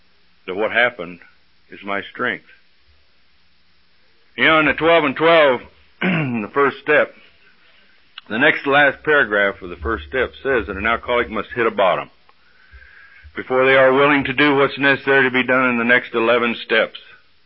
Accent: Bible Belt, United States; I come from the Bible Belt, and I've been baptized, sprinkled, dipped, flipped, tattooed, and screwed.

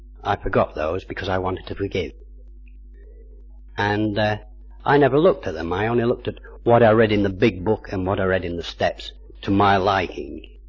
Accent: Manchester, North West England, United Kingdom; And like Judith, you know, I came from Manchester too.

